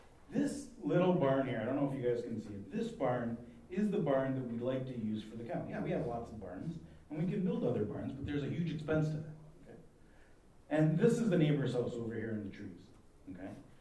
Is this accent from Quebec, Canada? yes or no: no; Amherstburg, Ontario, Canada; when I was a kid, I grew up on Bertrand Avenue, across the street from Mesquite.